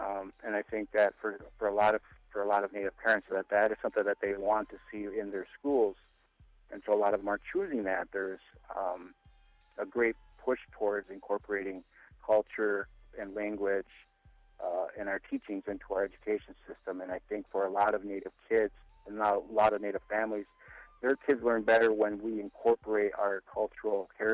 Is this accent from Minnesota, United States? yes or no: yes; Robbinsdale, Minnesota, United States; I grew up in the Robbinsdale School District, grew up there through high school, and in my high school years, I moved back up north, bounced around between Bemidji High School and Red Lake High School